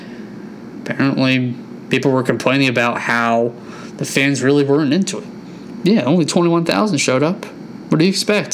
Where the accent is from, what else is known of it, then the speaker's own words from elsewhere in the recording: Washington, District of Columbia, United States; RFK Stadium in DC, my hometown.